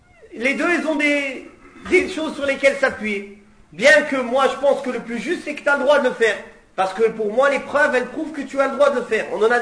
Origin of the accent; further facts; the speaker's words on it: Comoros; Moi, je suis Shafi'i. Je viens des Comores, des îles Comores. Ils sont Shafi'i aux îles Comores.